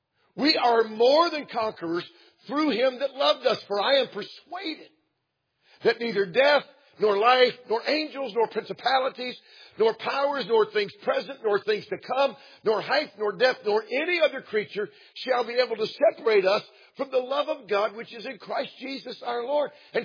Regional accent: Atlanta, Georgia, United States; I'm from Atlanta, Georgia, and I grew up outside the city of Atlanta and went to school just inside the city limits.

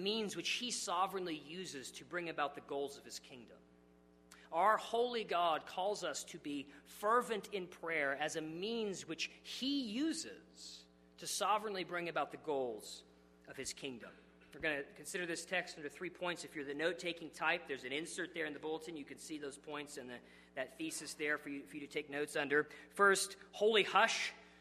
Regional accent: New Mexico, United States; because I grew up in New Mexico, and out in the desert, the desolate deserts of New Mexico

